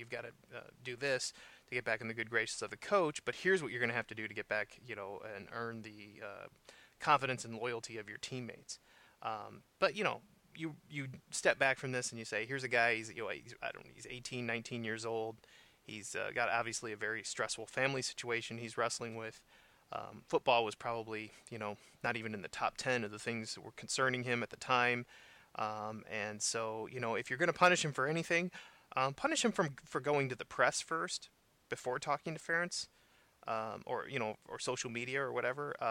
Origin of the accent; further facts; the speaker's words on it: Quad Cities, United States; Well, I had a tough time there, and I'm from the Quad Cities.